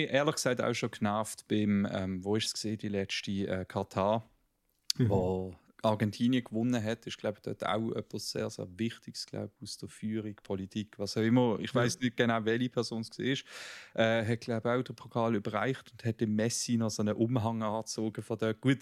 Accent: Switzerland; als Schweizer

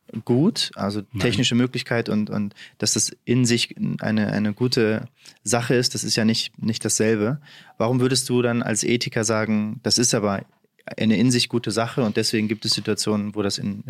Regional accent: Hamburg, Germany; in meiner Heimatstadt Hamburg

